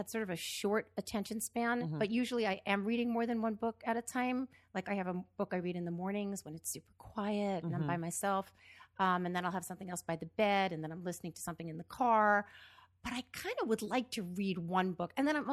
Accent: New York City, New York, United States; And I'm from New York City, so that's interesting.

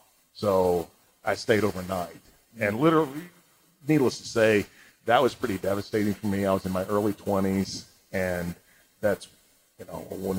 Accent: St. Louis, Missouri, United States; I grew up in St. Louis, outside St. Louis. And I watched the baseball Cardinals.

